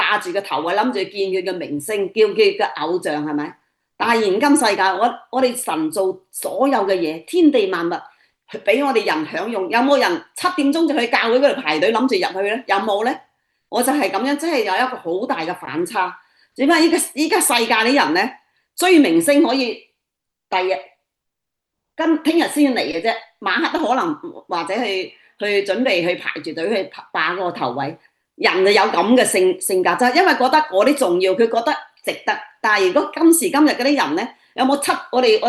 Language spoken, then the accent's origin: Cantonese; Panyu, Guangdong, China; 佢啱啱去咗我哋番禺啊，我家鄉嘅地方